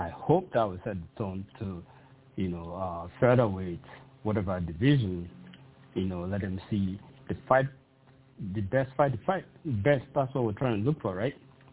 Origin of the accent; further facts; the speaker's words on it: Tacoma, Washington, United States; I'm actually from Tacoma.